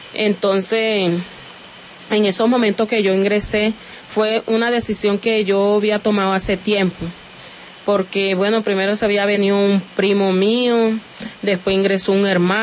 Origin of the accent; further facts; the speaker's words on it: La Guajira, Colombia; Nosotros nos venimos desplazados de La Guajira para Varas Blancas, buscando un rumbo mejor.